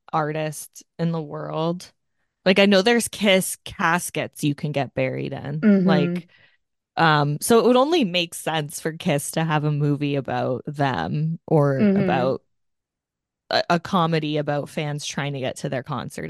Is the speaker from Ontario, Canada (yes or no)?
yes; Hamilton, Ontario, Canada; Yeah, it's a lot of it was filmed in Hamilton, which is my hometown.